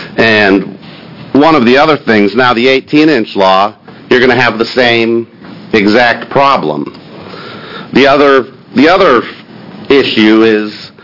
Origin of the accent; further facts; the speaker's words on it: Portland, Oregon, United States; mm-hmm. and I'm an attorney from Portland, Oregon.